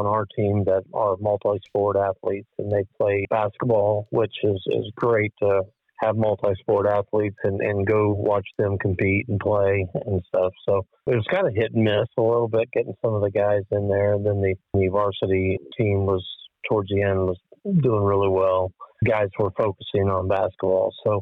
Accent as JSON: {"language": "English", "region": "Indiana", "country": "United States", "lives_now": "Ohio, United States", "said": "Well, I'm from Indiana, and I came to Ohio to take a wrestling job at Defiance College."}